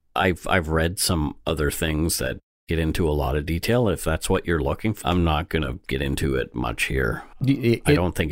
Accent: Bridgewater, Nova Scotia, Canada; in my hometown in Bridgewater, only 40 minutes down the road from Peggy's Cove.

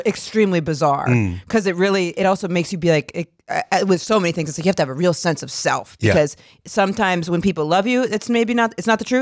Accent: Maine, United States; Like I grew up in Bumfuck, Maine, and there's this whole lobstering community.

